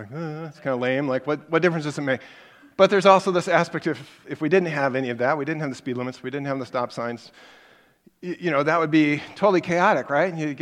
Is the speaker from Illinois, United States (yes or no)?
no; Council Bluffs, Iowa, United States; They don't have them in El Paso either, but I grew up in Council Bluffs, Iowa, so I was used to them.